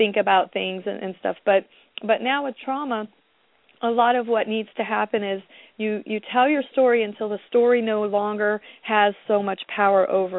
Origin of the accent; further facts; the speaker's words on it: Richwood, Ohio, United States; now in Marion, United States; I had my first book signing in Richwood at a library there. That was my hometown and at the time of the accident.